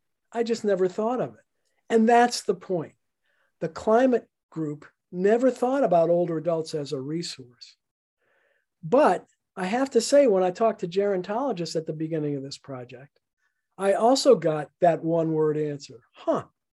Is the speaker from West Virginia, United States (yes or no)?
no; New Orleans, Louisiana, United States; I was born and raised in New Orleans. I think of New Orleans as a place that I have special attachment to.